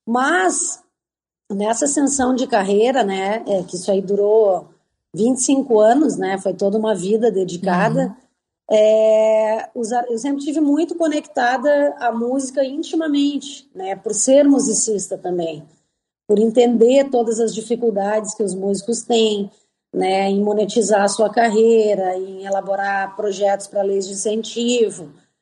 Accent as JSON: {"language": "Portuguese", "town": "Porto Alegre", "region": "Rio Grande do Sul", "country": "Brazil", "tie": "born or raised there", "moved": "yes", "lives_now": "Florianópolis, Brazil", "said": "na minha cidade natal, que é Porto Alegre, em clubes e shows com banda e tudo mais. E de lá para cá, né, nos anos 2000, eu vim de Porto Alegre para morar em Florianópolis."}